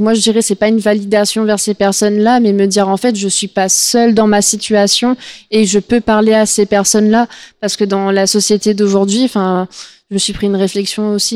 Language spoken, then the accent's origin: French; Réunion, France; also born or lived in Lyon; now in Rennes, France; j'ai arrêté de dire que je venais de La Réunion. Donc j'ai déménagé de Lyon à Rennes, donc on croit que je suis de Lyon